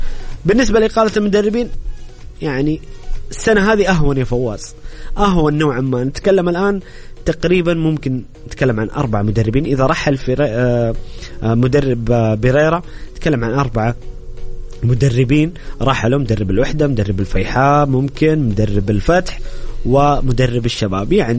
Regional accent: Saudi Arabia; أعتقد أن المعتركات الرياضية القادمة علينا كسعوديين كبيرة جدا

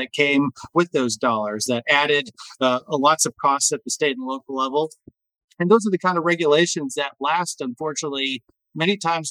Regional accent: Michigan, United States; And so my home state of Michigan and many others across the country have repealed state-level prevailing wage laws

